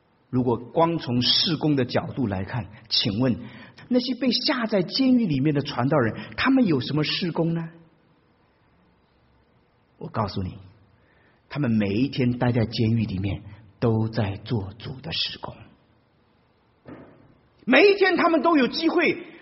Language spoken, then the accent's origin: Chinese; China; 我们中国人讲这个场面话啊，我不能讲他是什么